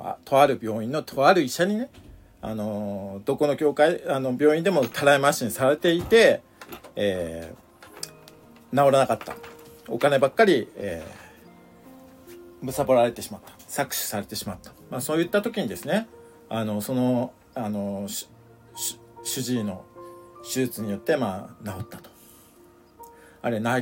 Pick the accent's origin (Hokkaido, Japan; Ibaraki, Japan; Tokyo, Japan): Hokkaido, Japan; まあ私もね北海道出身ですもんね